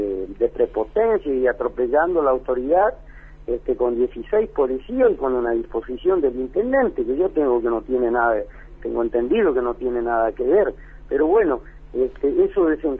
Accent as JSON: {"language": "Spanish", "town": "Río Muerto", "region": "Chaco", "country": "Argentina", "tie": "born or raised there", "said": "soy nacido y criado aquí en Río Muerto."}